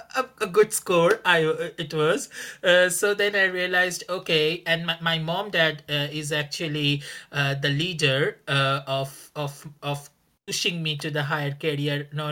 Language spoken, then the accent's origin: English; Kolkata, West Bengal, India; So I enrolled my PhD in back to my hometown, which is in Calcutta, in India.